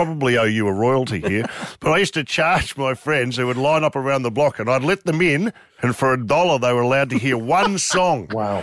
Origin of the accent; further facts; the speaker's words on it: Melbourne, Victoria, Australia; you played my hometown of Melbourne